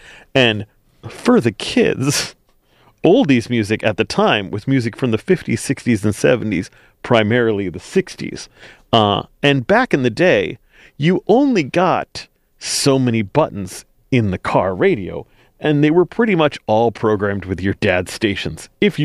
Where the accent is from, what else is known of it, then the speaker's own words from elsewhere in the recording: Oklahoma, United States; also born or lived in Belgium; I was born in Belgium. And I sort of came into consciousness, aside from a couple scattered memories of Europe, I came into consciousness in Oklahoma.